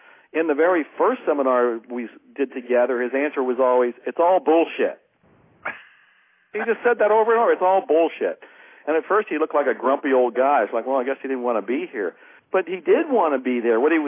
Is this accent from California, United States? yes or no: no; Texas, United States; here in my hometown area, and I live in the hill country of Texas